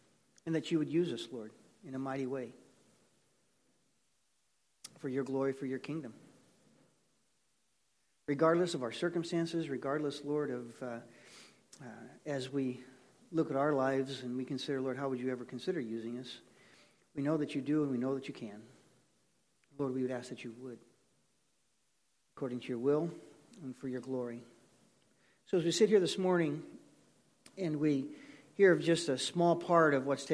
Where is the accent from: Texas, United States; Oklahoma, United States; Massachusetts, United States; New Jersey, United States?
Oklahoma, United States; Tulsa; And that was like getting called back here to come back home, because I'm from Tulsa.